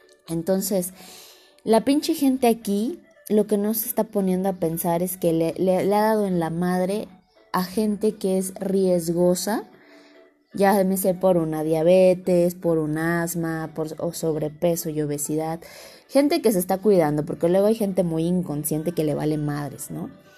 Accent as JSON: {"language": "Spanish", "country": "Mexico", "said": "reflexionemos con este pedo que tenemos como mexicanos"}